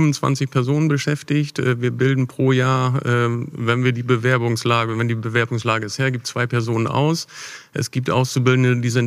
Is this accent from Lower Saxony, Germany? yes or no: yes; Lower Saxony, Germany; ich bin im Emsland aufgewachsen, ist durchaus vergleichbar, ländlicher Raum.